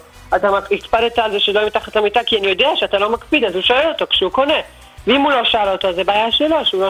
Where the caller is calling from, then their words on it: Bnei Brak, Tel Aviv District, Israel; מבני ברק.